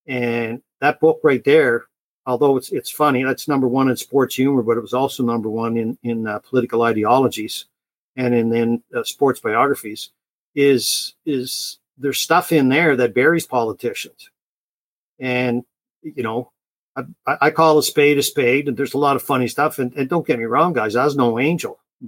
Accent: Nova Scotia, Canada; But, you know, I grew up down in Cape Breton. It's the third most romantic island in the world.

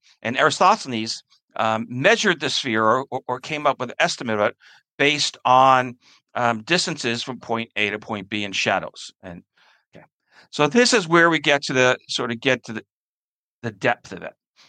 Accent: East Coast, United States; Now, I grew up on the East Coast.

